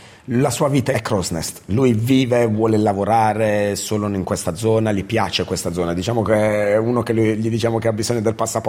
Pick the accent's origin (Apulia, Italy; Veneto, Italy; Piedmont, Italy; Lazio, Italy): Apulia, Italy; Mola; now in Australia; nel nostro paesino, nel mio paesino di origine a Mola.